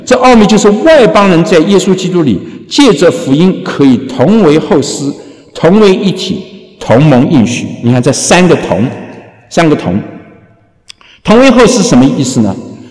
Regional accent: China; 还是我们中国人

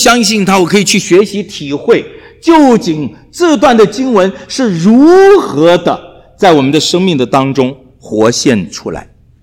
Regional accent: China; 我们在国内长大，经历了太多。6岁背着书包，就文化大革命开始。

